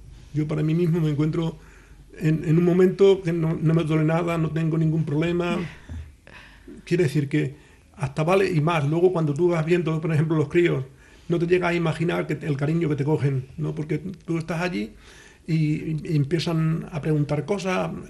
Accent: Andalusia, Spain; Yo siempre he tenido una misión, tirar para mi tierra, porque me gusta, porque yo soy andaluz y he vivido a veces emigrado.

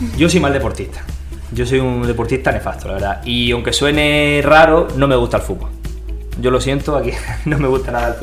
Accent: El Ejido, Andalusia, Spain; yo nací en El Ejido. Yo soy criado y nacido en El Ejido, como se suele decir, y he vivido un tiempo en la Loma de la Mezquita y después toda mi vida ha sido en Ejido Norte. O sea, soy ejidense 100%.

